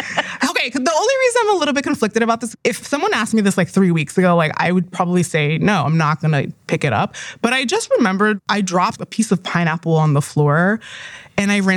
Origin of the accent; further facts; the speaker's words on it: New York City, New York, United States; I'm from New York. I was born and raised here.